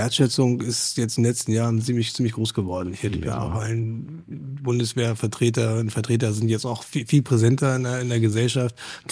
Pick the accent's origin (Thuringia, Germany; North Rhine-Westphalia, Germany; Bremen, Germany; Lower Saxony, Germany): Lower Saxony, Germany; Hanover; born there; Ich bin in Hannover geboren